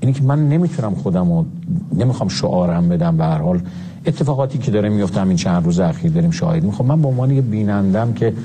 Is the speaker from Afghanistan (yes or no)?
no; Iran; بنده به عنوان یک ایرانی دارم یه حرفو دارم میزنم.